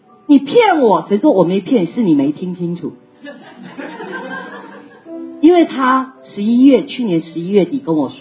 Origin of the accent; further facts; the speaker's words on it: Taiwan; 要修在我们台湾话就是说